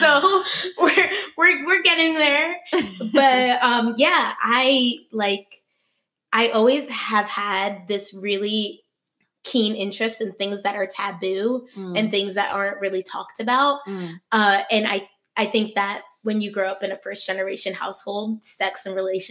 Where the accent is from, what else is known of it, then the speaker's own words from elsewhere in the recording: Philadelphia, Pennsylvania, United States; I grew up in Philadelphia, and I was lucky enough to have like a really good sex education compared to like my peers